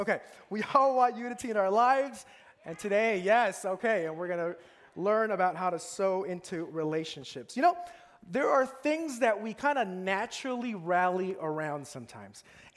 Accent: Los Angeles, California, United States; I'm Hispanic, and I grew up here in Los Angeles, and my family's from Central America. My family's from Guatemala and El Salvador.

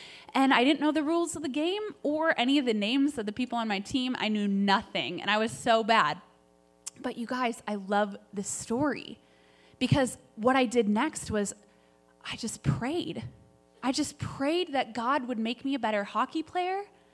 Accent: Minnesota, United States; Well, a lot of you guys know that I'm from Minnesota.

